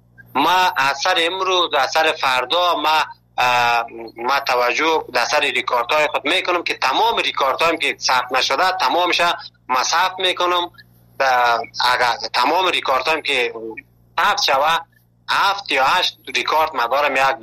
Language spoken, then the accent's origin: Persian; Afghanistan; now in Turkey